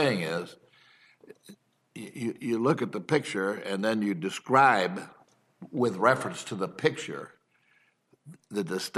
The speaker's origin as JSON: {"language": "English", "town": "Jacksonville", "region": "Florida", "country": "United States", "said": "I'm from Jacksonville, and there's a boatyard there that's been there a long time."}